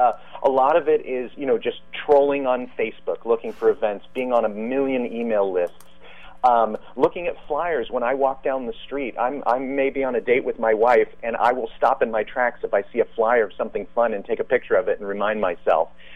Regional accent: Los Angeles, California, United States; now in San Francisco, United States; You know, I grew up in Los Angeles. To us, summer meant June and July. Here, that's terrible weather.

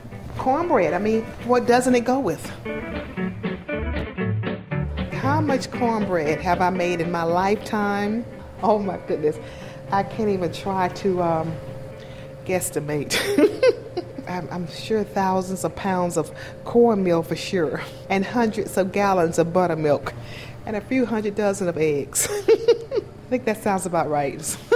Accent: Atlanta, Georgia, United States; I grew up right here in Atlanta, Georgia, around some great bakers.

